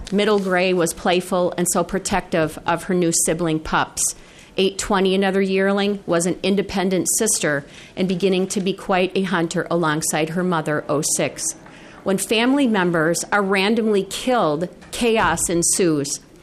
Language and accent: English; Minnesota, United States; First, I want to say how very proud we are to be from Minnesota, as we're the only state that has maintained a continuous wolf presence.